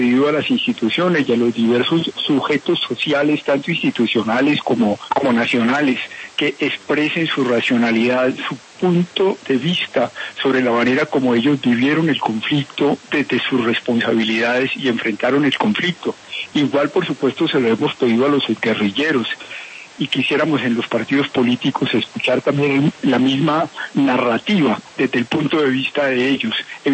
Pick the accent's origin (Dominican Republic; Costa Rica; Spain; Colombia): Colombia; a nosotros como colombianos, y a partir de eso tratar de encontrar un camino para reconstruir juntos un futuro para nosotros en Colombia.